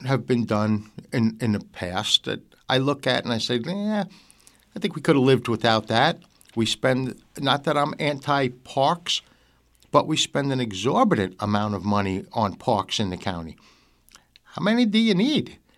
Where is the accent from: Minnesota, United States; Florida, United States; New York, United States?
New York, United States; Yonkers; also born or lived in New Jersey; I am originally from Yonkers, New York. I spent 30 years in New York, then 20 years in New Jersey, and now 11 here.